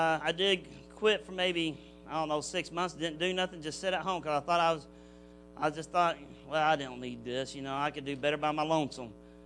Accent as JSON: {"language": "English", "town": "Paducah", "region": "Kentucky", "country": "United States", "also_born_or_lived": "Oklahoma City", "said": "from Paducah, Kentucky, also known as … from Oklahoma City."}